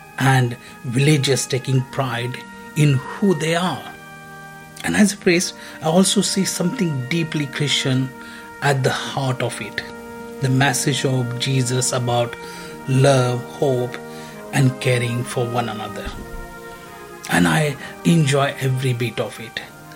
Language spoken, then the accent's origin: English; India; English is a second language; now in England; We don't have anything quite like this where I grew up in India.